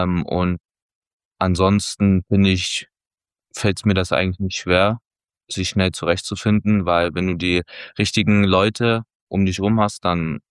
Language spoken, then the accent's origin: German; eastern Germany, Germany; Bei uns im Osten war es ja mal so, da sind immer die gleichen Teams